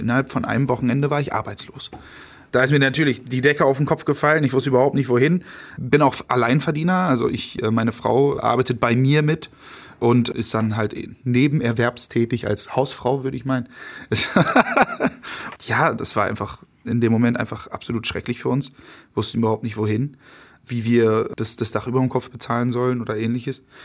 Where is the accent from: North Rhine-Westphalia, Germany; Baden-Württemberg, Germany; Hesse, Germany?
North Rhine-Westphalia, Germany; Vlotho; Ich komme aus Flotho.